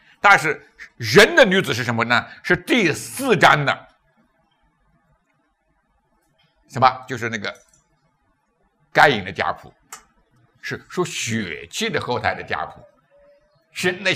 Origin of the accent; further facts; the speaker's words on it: China; 我们中国文化里面很多东西真的不是很好的